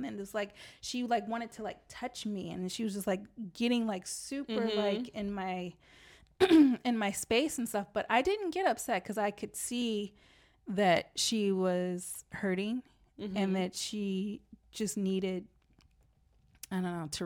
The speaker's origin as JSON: {"language": "English", "town": "Los Angeles", "region": "California", "country": "United States", "lives_now": "Lisbon, Portugal", "said": "where are you from, and I say I'm from Los Angeles, and they're like, why are you here, like, why Lisbon"}